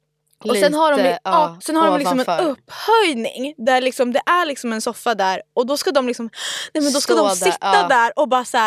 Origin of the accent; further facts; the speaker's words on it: Umeå, Västerbotten County, Sweden; Men alltså i Umeå, där jag kommer ifrån, shoutout till er